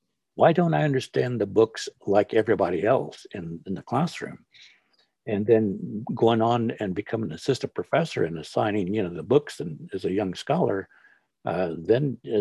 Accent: Oklahoma, United States; I was born in Oklahoma and raised in Oklahoma, thought I would never leave Oklahoma. So in growing up in the Muskogee and Seminole tradition, my hometown, Artelova, is Gar Creek.

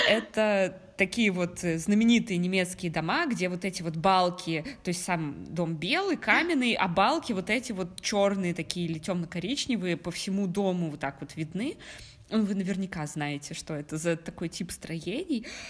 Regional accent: Russia; В целом, ну, в маленьком городе в России, там, как в моем родном городе.

